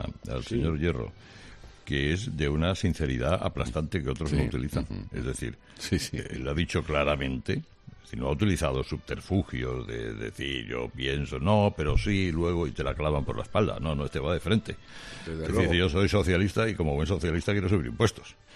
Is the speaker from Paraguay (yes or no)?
no; United Kingdom; yo soy británico, acostumbrado a venir a España.